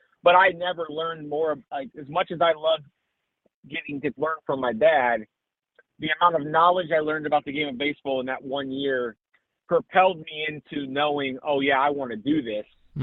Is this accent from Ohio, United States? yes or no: yes; Ohio, United States; People in Wisconsin trying to tell a guy from Ohio he had an accent.